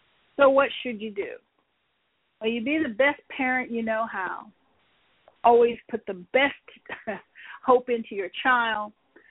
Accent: United States; As American, I think that it's dangerous not to have your child immunized.

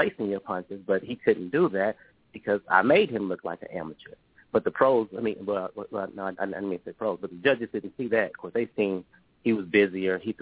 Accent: Oklahoma, United States; You know, I'm from Oklahoma and you know, like Texas and Missouri.

